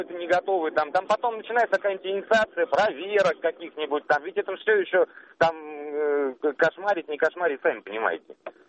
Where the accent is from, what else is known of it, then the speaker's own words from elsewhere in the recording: Volgograd, Volgograd Oblast, Russia; я предприниматель из Волгограда.